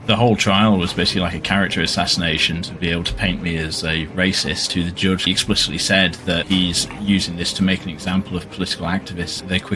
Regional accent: Leeds, Yorkshire and the Humber, United Kingdom; I'm from Leeds.

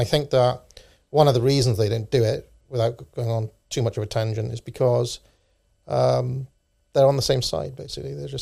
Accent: Wales, United Kingdom; Well, I grew up in Wales.

